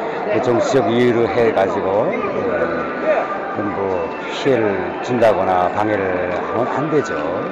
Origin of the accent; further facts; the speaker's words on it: North Korea; 저도 뭐 북한 사람이라 그러니까 북한의 그런 그 참 그런 조건을 잘 알지 않습니까?